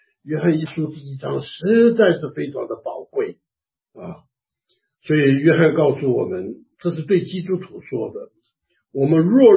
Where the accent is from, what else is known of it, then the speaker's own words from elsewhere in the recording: China; 就像我们中国人为着面子的问题啊，看见别人都卖了来奉献